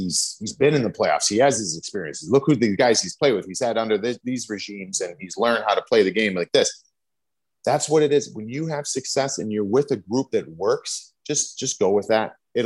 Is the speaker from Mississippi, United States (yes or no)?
no; Cleveland, Ohio, United States; I was from Cleveland, Ohio. I played high school hockey in Ohio, which wasn't very strong.